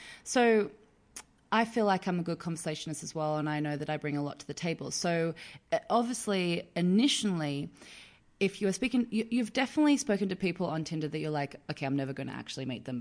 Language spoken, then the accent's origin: English; Australia; Like, I'm from Australia.